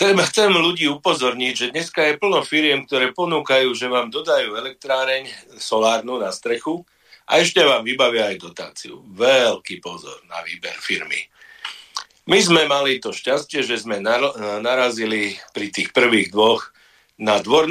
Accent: Bratislava, Bratislava Region, Slovakia; ja mám tú smolu, že som sa tu narodil a veľmi toho ľutujem, lebo kam prídem, tam ma chcú okradnúť na Slovensku, lebo som z Bratislavy

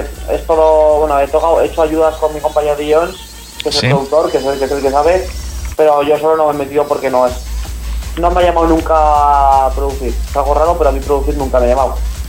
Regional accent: Zaragoza, Aragon, Spain; soy de Zaragoza.

